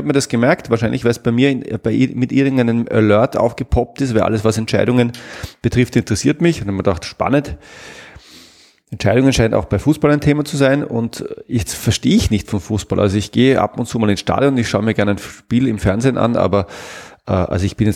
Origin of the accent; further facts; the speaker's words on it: Salzburg, Austria; ich komme aus Salzburg